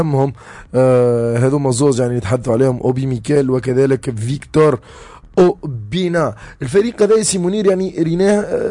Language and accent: Arabic; Sfax, Sfax Governorate, Tunisia; لقب عندنا في صفاقس